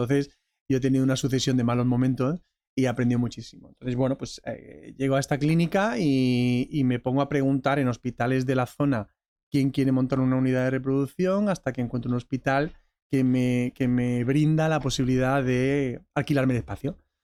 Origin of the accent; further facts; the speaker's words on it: Seville, Andalusia, Spain; Pues mi vida, bueno, yo soy de Sevilla.